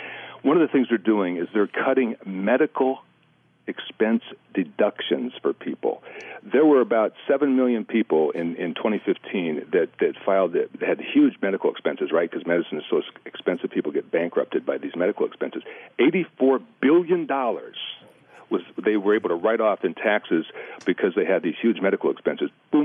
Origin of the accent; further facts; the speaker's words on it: Kentucky, United States; born there; Now, Kentucky, believe it or not, I don't sound like a hillbilly, but I was born in Kentucky.